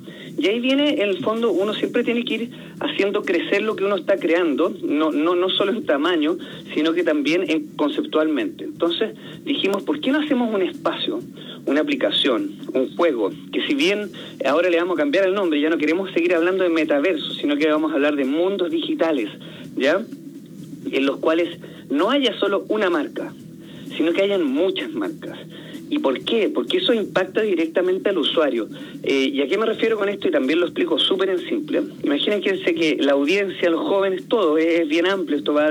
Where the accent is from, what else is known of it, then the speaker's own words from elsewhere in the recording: Chile; acá en Chile, en el fondo nosotros volviendo a nuestro país